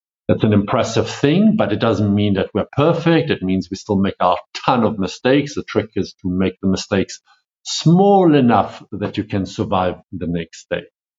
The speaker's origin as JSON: {"language": "English", "country": "Switzerland", "said": "I'm originally from Switzerland, but Italian, German, and South African."}